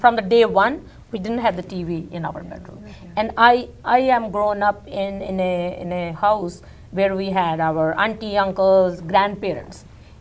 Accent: India; English is a second language; moved away; you know, like 2 years ago, I came from India.

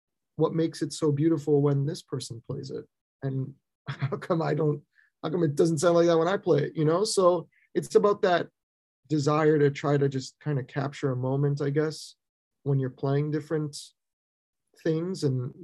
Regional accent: Toronto, Ontario, Canada; growing up in Toronto, going to school in Toronto, it's a incredibly multicultural city

